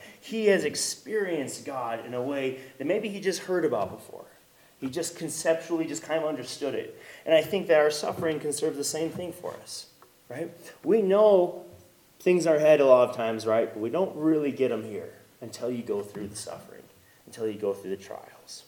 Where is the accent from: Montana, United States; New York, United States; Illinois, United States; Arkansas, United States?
Montana, United States; Dillon; I grew up just in Dillon there